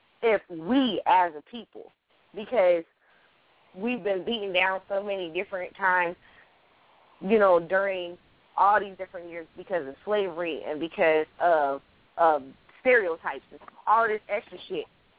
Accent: Chicago, Illinois, United States; born there; Shit, I was born in Chicago. What the hell are you talking about?

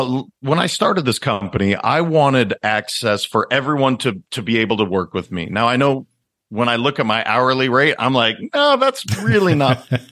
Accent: Montana, United States; And so I'm a kid from Montana that was taught boys don't cry.

